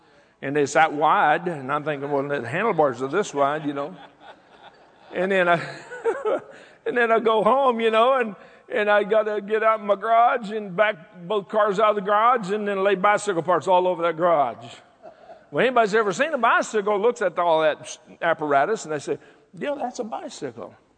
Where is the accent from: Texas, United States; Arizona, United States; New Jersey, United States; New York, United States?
Texas, United States; Fort Worth; we moved there in 66. I was born and raised in Fort Worth, and I moved away, but I came back in 66.